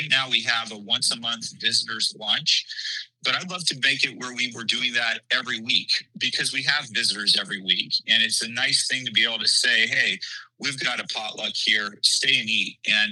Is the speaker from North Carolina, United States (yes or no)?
yes; North Carolina, United States; also born or lived in Washington; Well, Nashville Tim, I grew up in North Carolina, and I didn't even know Washington State produced apples.